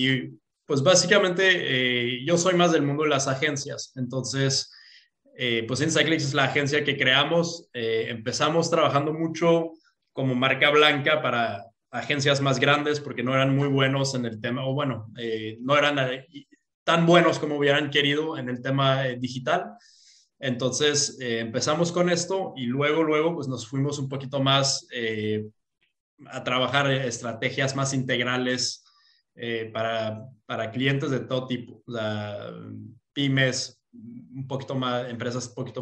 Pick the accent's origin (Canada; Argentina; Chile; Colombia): Canada; Spanish is a second language; now in Mexico; soy canadiense, pero pues llevo 10 años en México.